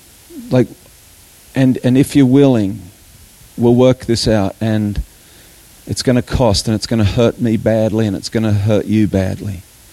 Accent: Australia; also born or lived in Colorado, United States; I grew up in Australia, but I married my wife in the States, and we lived there for heaps.

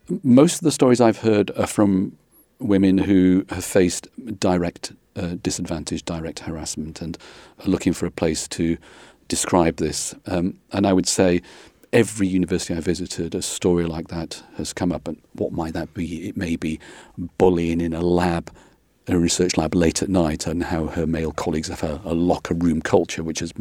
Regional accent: United Kingdom; particularly in the UK, of course, my home country

